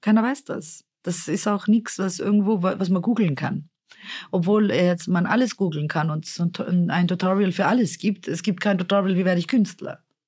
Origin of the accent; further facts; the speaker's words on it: Innsbruck, Tyrol, Austria; ich bin halt davor in Innsbruck aufgewachsen.